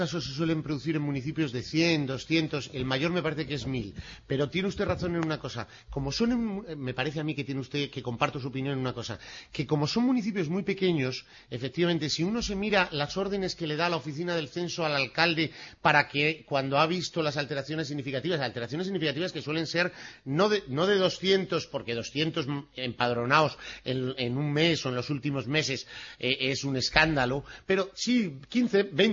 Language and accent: Spanish; Salamanca, Castile and León, Spain; Yo vengo de Salamanca, tenemos la segunda provincia con más habitantes, con más pueblos de España.